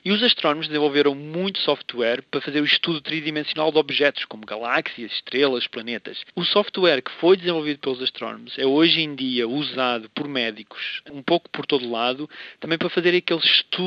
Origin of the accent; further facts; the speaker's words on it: Portugal; como portugueses, estamos muito habituados a isso.